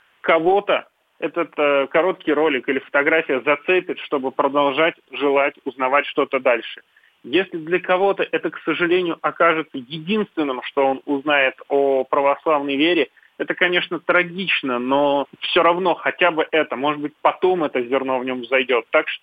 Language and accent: Russian; Moscow, Russia; я, как коренной москвич и как руководитель диджитал-направления